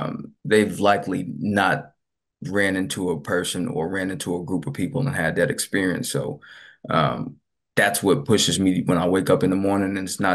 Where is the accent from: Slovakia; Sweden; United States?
United States; Minnesota; But again, being as though I grew up in Minnesota, it's kind of you deal with that a lot, how to navigate.